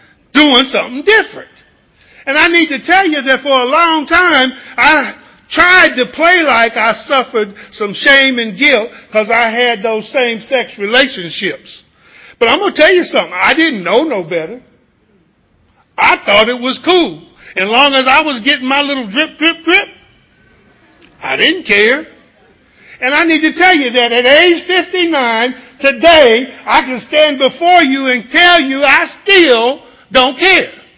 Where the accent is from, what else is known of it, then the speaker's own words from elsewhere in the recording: Kansas City, Kansas, United States; now in Dallas, United States; I come from Dallas, Texas. It's where I live. I grew up in Kansas City, Kansas.